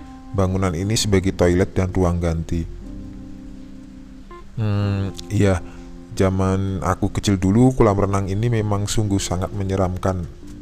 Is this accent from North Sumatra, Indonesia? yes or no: no; Cilegon, Banten, Indonesia; satu-satunya kolam renang umum yang ada di kota masa kecil aku dulu, di Cilegon.